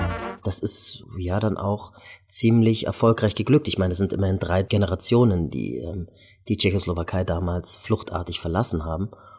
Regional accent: Bavaria, Germany; Ich bin in Bayern aufgewachsen. Und zwar als Nicht-Katholik und als Slawischstämmiger. Ich bin nicht mit einer deutschen Identifikation aufgewachsen.

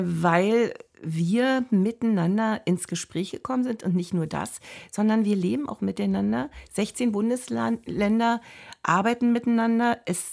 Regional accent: eastern Germany, Germany; als wir sozusagen Ost-West zusammensaßen und wir als Ostdeutsche erstmal unsere Kompetenz beweisen mussten

